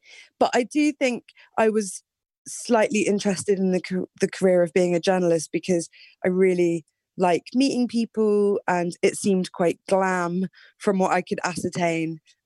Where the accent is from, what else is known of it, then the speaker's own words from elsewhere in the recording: London, United Kingdom; I'm from Northwest London, and then I grew up with my mum just in the countryside, mostly outside of London.